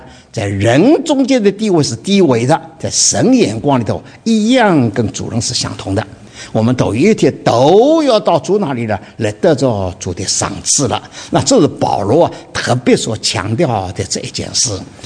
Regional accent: China; 我们中国人的儿女不大一样，跟美国人就不大一样。你在马路上走了，我们中国父母什么叫儿女走在前头，父母走在后面看着他的。

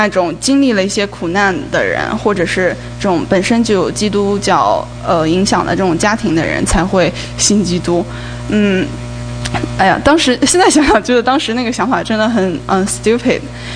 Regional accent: Shanghai, China; 是来自史蒂文森理工学院的一名新生，硕士新生。我来自上海。

